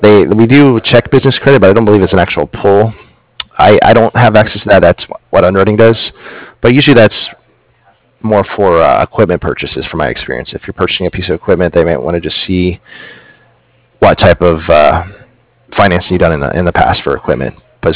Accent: Stephenville, Texas, United States; born there; I was born in Stephenville, Texas, but I know Addison.

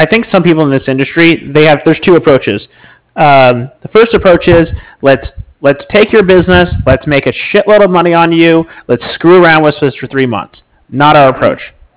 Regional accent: Los Angeles, California, United States; I'm from L.A.

